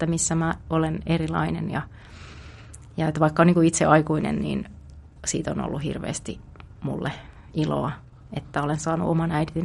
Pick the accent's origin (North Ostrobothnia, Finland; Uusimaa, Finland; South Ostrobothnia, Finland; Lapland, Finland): South Ostrobothnia, Finland; Lapua; Mä oon kasvanut Etelä-Pohjanmaalla, Lapualla ja oon perheen kuopos iltatähti